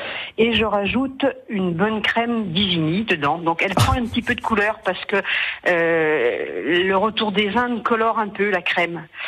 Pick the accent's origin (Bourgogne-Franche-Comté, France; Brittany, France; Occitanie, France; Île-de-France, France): Brittany, France; Saint-Malo; born there; Je suis native de Saint-Malo